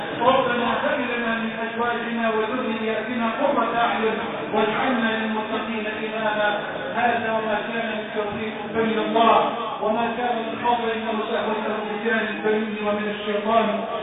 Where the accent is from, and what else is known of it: Egypt